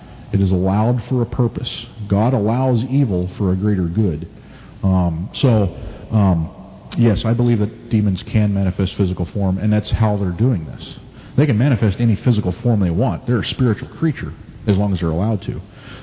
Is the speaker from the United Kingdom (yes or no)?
yes; Scotland, United Kingdom; born there; I'm Scottish by birth